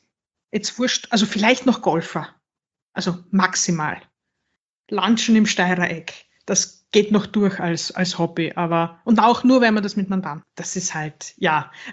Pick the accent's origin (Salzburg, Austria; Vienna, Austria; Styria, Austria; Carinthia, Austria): Styria, Austria; Ich bin in der Weststeiermark aufgewachsen und wollte aber immer nach Wien zum Studieren gehen, weil mir dann Graz schon zu klein war.